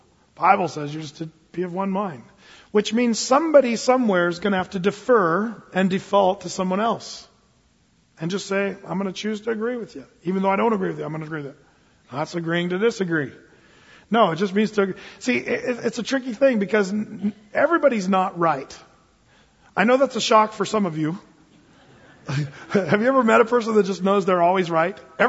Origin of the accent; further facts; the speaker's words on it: United States; It's easy to be, as an American, kind of callous toward people that are hurting.